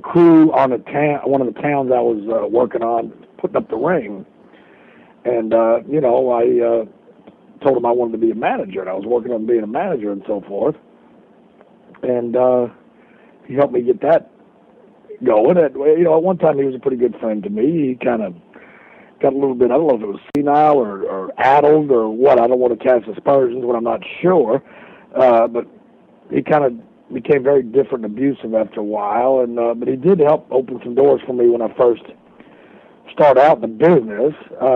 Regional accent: Walls, Mississippi, United States; Well, I'm from Wiles, Mississippi, DeSoto County, Mississippi, which is basically a suburb or a part of the Memphis, Tennessee metropolitan ar

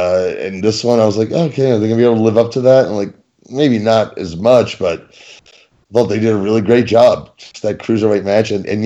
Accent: Northeast, United States; I'm from the East Coast. The Northeast. I know how awful we are.

